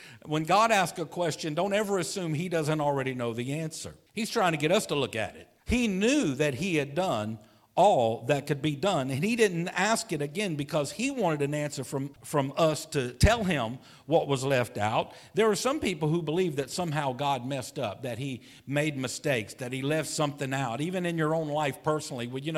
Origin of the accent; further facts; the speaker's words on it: United States; You know, because I'm an American, I have to come from the viewpoint of an American and how it applies to us in America.